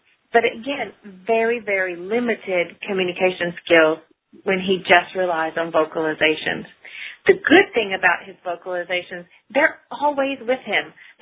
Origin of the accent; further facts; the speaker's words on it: the South, United States; It could also mean Coke, which in the South we call all sodas Coke, and so we're from the South and that's what he learned